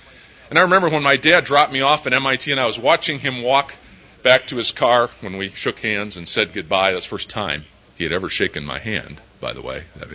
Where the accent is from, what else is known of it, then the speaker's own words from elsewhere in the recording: Rockford, Illinois, United States; that summer I went home to Rockford, Illinois, my hometown